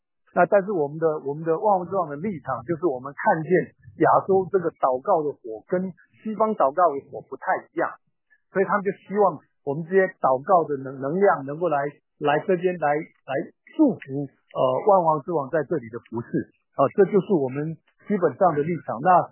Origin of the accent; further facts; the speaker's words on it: Taiwan; moved away as an adult; now in United States; 其实我是在台湾出生的外省第二代，我爸爸是江苏人。好，那我在台湾我是学日本料理，我不爱读书，所以我从小就学日本料理，然后就到美国去开店。